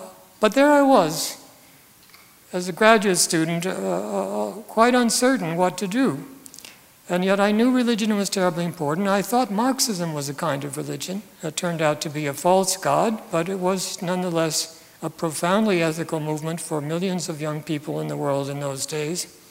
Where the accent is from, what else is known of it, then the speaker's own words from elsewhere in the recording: Los Angeles, California, United States; Some of you may be from Los Angeles. I grew up there, so I can criticize it from within, so to speak.